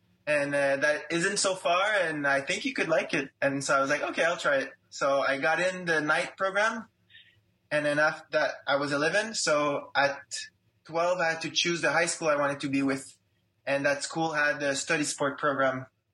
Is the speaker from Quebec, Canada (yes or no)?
yes; Quebec, Canada; I mean, actually, it wasn't my first choice. Like every good Quebecois kids, I was in a hockey l